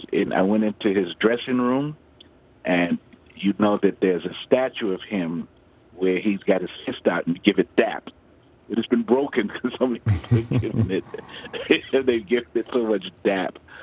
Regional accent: Brooklyn, New York, United States; but for me, I grew up in Brooklyn, New York.

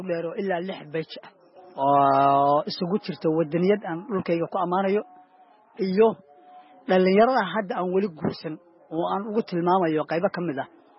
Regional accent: Lower Juba, Somalia; also born or lived in Galguduud; aniga waxaan ku dhashay gobolka Galgaduud gaar ahaan degmada Cawlaq

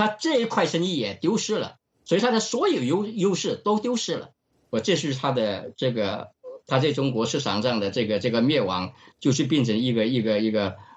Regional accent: Australia; 这个Murdoch 是我们澳大利亚人啊

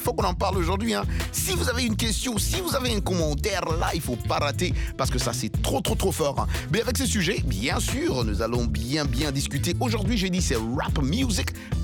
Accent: DR Congo; mon pays d'origine, la RDC.

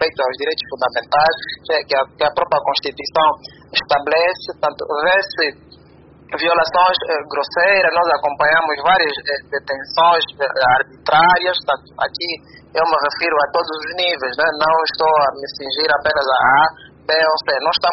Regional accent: Angola; enquanto angolano, enquanto jurista

